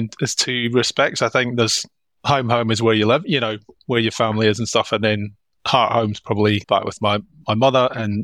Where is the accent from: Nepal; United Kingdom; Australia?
United Kingdom; Scotland; So you can tell by my funny accent, I'm from Scotland.